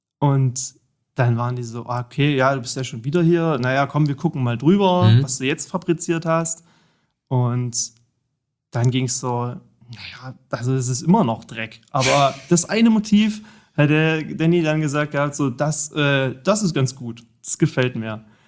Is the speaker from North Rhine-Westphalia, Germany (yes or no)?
no; Saxony, Germany; now in Dresden, Germany; Ich komme aus Dresden, also wohne aktuell in Dresden. Ursprünglich komme ich tatsächlich aus dem Vogtland, aus Sachsen. Ja, der Ort mit dem schlimmsten Dialekt wahrscheinlich in ganz Deutschland.